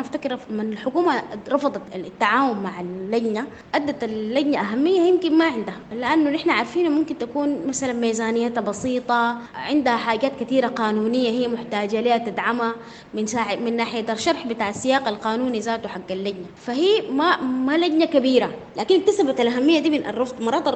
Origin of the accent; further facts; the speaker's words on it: Sudan; نحن المجتمع المدني عندنا في السودان ضعيف جدا